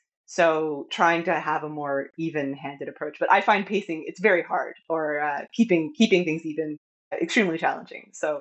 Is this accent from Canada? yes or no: yes; Toronto, Ontario, Canada; I'm from Toronto. I live in Toronto.